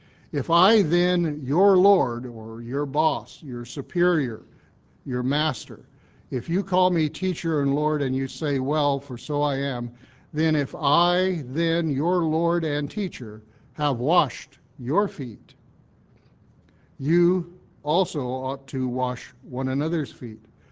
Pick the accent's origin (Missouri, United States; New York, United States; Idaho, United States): Missouri, United States; You know, I'm from Missouri, you know what Missourians are, Mrs. Luker does, mules.